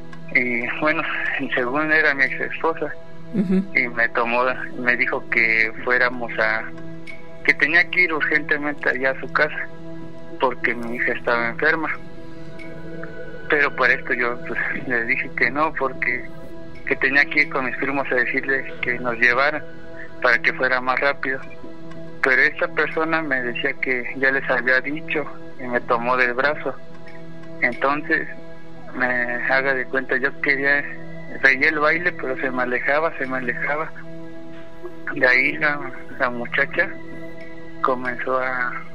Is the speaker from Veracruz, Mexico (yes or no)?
no; Jocotitlán, State of Mexico, Mexico; Yo soy de Jocotitlán, Estado de México.